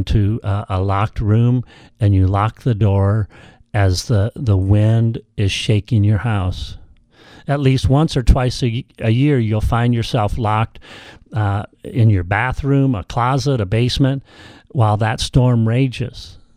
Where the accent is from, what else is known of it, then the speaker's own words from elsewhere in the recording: Midwest, United States; now in California, United States; When I grew up in the Midwest, and when I lived back in the Midwest, I spent many times locked inside a room with fear, tornadoes. Now I live out here in California